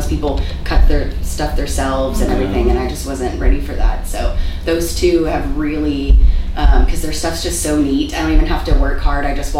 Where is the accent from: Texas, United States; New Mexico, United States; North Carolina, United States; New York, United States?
Texas, United States; find out we're from East Texas